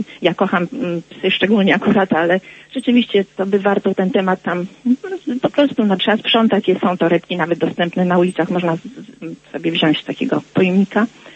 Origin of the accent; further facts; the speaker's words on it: Warsaw, Masovian Voivodeship, Poland; now in United States; Pytanie ze Stanów. Słucham audycji o mojej Warszawie, bo jestem warszawianką akurat